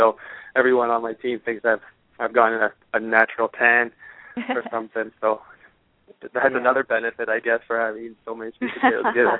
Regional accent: Montreal, Quebec, Canada; I'm from Montreal, Canada. So we were always brought up in a bilingual school, so we were forced to take French all my life.

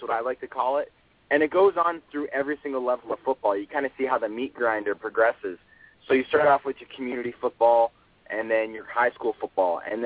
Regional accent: Canada; Canadian athletes are no joke. I mean, we're just as good as athletes as everybody else.

